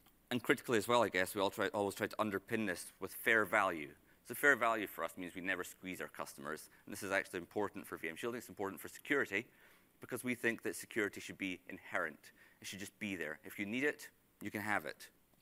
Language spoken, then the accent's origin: English; Scotland, United Kingdom; I'm Scottish, I can swear, it's fine.